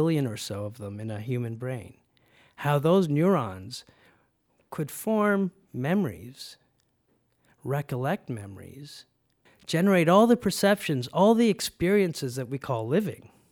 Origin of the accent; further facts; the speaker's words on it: Canada; also born or lived in Guyana; my mother managed to get us out of Guyana. And by the time I was 7, I was happily growing up in Canada.